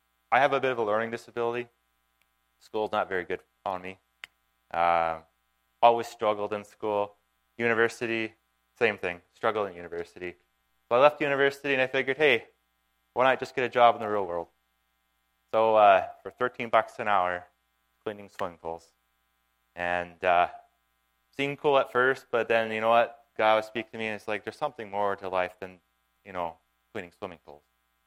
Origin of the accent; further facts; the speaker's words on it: the Maritimes, Canada; I grew up in the Maritimes, and the first thing I said to myself is I want to go to university on the West Coast.